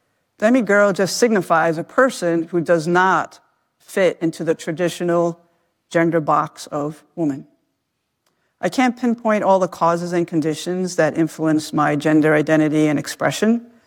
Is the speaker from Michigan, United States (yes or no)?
no; New York, United States; I grew up outside of New York in the Bronx, and many people went to the Pocono Mountains.